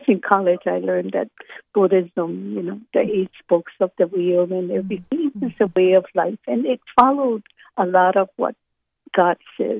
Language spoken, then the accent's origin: English; Honolulu, Hawaii, United States; Right here in Honolulu, Hawaii, down in Kaka'ako.